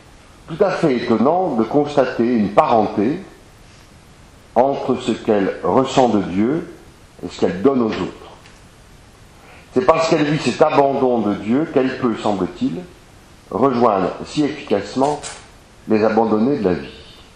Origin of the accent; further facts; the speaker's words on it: Brittany, France; Je suis breton d'origine